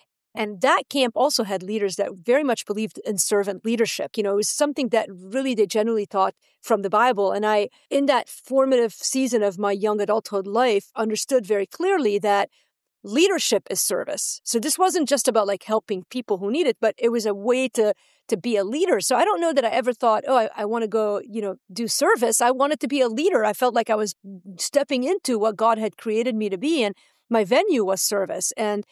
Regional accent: Beirut, Beirut Governorate, Lebanon; growing up in Beirut, you sort of, the ground is set to sort of see a lot of things

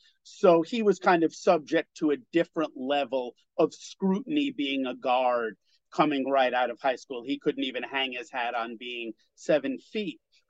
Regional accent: New York, United States; A move that, as a New Yorker and a lifelong Knicks fan, I certainly felt as though Charlotte got the better of that deal.

